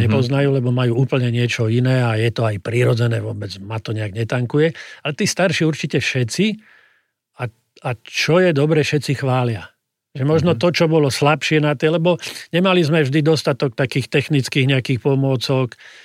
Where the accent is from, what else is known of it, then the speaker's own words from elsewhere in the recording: Bratislava, Bratislava Region, Slovakia; keďže som z Bratislavy, no tak mi nadávali.